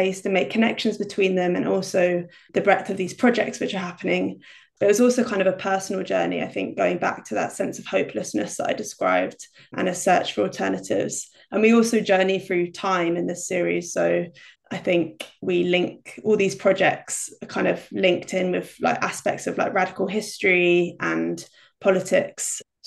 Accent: London, United Kingdom; my experiences of growing up in London. And London's a city that's changing really rapidly.

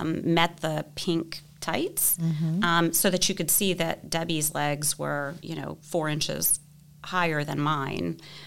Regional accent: Memphis, Tennessee, United States; also born or lived in Millington; Well, you said this podcast was rooted in Memphis, and I'm rooted in Memphis too.

